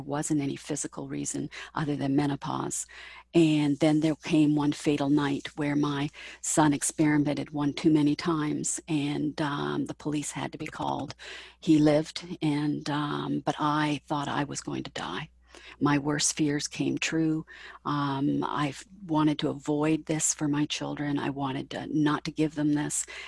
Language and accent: English; Toronto, Ontario, Canada; I'm from Toronto, Canada.